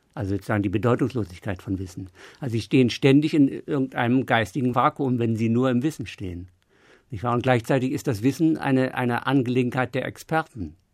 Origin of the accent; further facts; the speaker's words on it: Northern Germany, Germany; Ich bin Norddeutscher, das heißt, ich liebe die Ebene